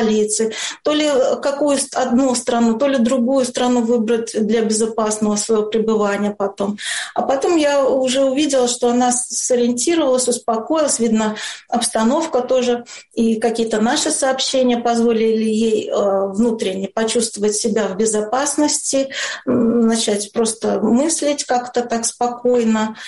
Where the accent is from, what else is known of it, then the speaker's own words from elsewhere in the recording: Belarus; Мы знали, белорусы, что команда едет спортсменов